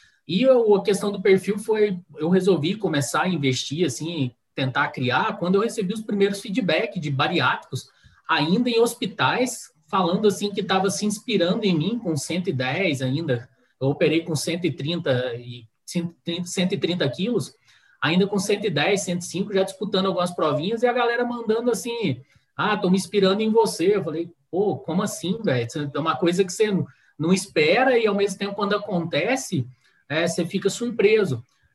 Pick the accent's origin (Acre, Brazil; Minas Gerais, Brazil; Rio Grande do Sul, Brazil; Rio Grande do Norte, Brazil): Minas Gerais, Brazil; Machado; Nosso sítio fica na região de Machado, que é vizinha, que é de onde eu sou natural, fica a uns 60 quilômetros daqui